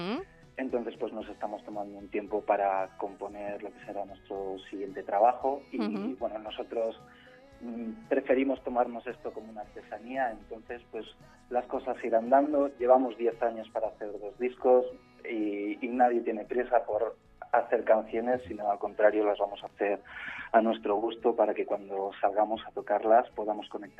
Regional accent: Cantabria, Spain; Yo soy de Cantabria y fíjate, leyendo los libros, pues imaginabas Madrid

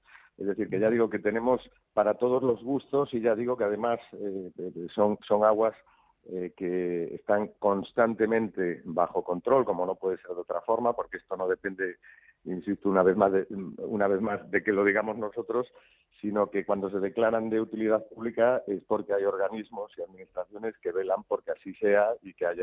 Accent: Galicia, Spain; como buen gallego

